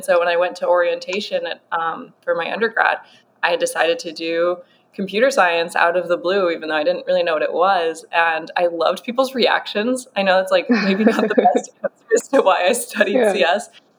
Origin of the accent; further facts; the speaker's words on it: United States; We're both American in this weird country where they all have accents.